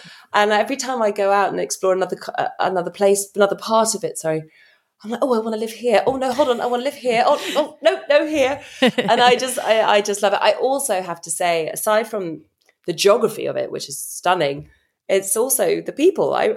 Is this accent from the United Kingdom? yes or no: yes; United Kingdom; oh God, I'm too British for this place. I need some sarcasm and dry humor.